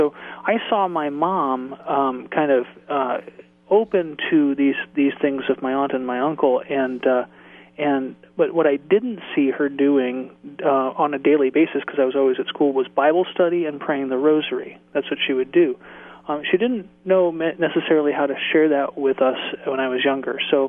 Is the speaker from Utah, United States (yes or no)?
no; Virginia Beach, Virginia, United States; I grew up in Virginia Beach. I went to college near Washington, D.C., and it was much more multicultural, much more multi-religious environment, you know.